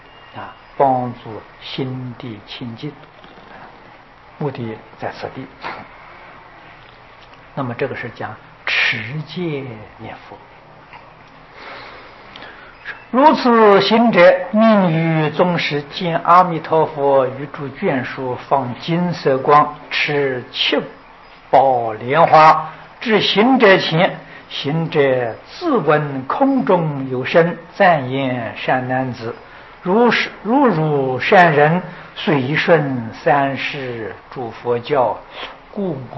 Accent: China; 我们中国人的正餐是午餐，他们正餐是晚餐啊

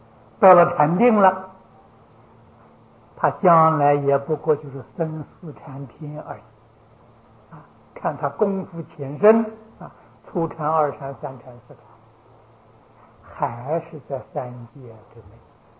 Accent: China

